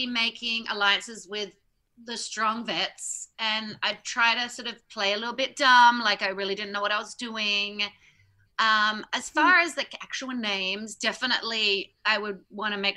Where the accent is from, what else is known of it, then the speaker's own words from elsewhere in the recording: Australia; I mean, I'd probably be great at swimming. I'm Australian. Like, I'm a good swimmer.